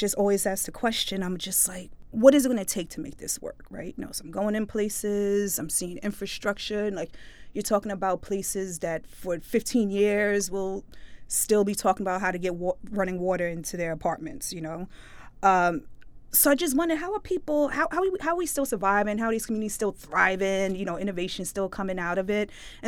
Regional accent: Brooklyn, New York, United States; I'm a third-generation Brooklynite, and that's third-generation by tracking on my maternal side and my paternal side. We go back in New York.

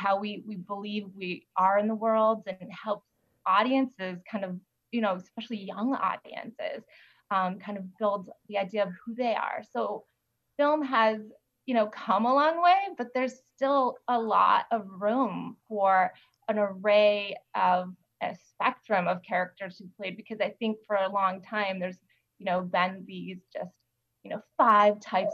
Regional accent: United States; I grew up here, I'm Korean American.

